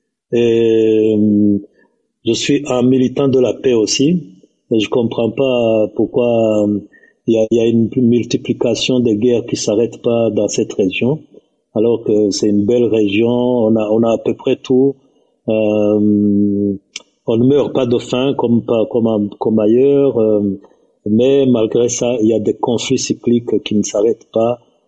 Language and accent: French; Burundi; Je viens du Burundi, donc pour les gens de ma génération, on peut dire old school